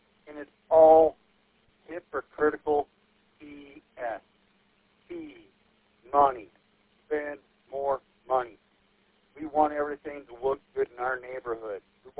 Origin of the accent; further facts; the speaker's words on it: St. Joseph, Michigan, United States; Growing up in St. Joe, we were neighboring city to Benton Harbor, and Benton Harbor is just not good.